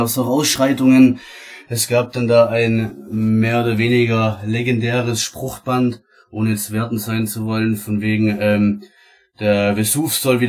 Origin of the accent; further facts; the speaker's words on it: Baden-Württemberg, Germany; Ich komme aus Baden-Württemberg